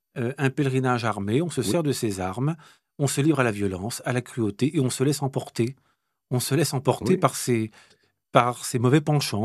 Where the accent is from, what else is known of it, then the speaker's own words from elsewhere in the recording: France; parce que nous sommes français